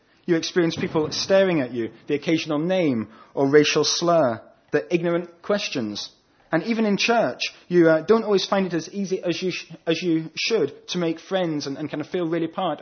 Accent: Scotland, United Kingdom; On the campus where I studied recently in the US, I was almost universally known as

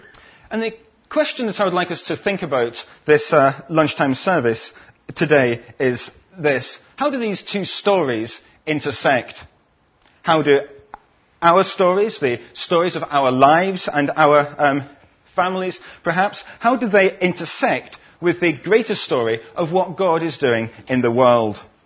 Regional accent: Scotland, United Kingdom; Scotland, where I'm from, about my family, or my education, or my work.

